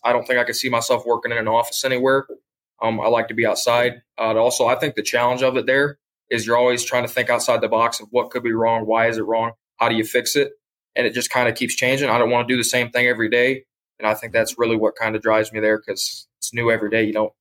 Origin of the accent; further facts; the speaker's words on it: Indiana, United States; I'm from a small town in Indiana. It's very, very small. So you kind of grew up knowing everybody around there.